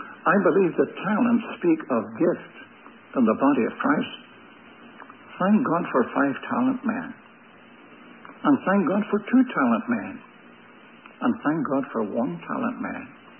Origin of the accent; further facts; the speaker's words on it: Ireland; When I was young, in my home country, in Ireland